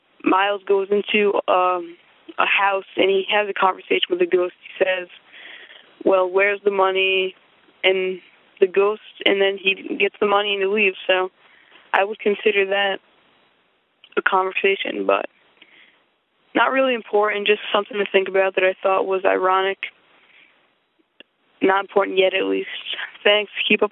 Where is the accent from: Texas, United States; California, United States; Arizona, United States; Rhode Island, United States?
Rhode Island, United States; I'm from Rhode Island.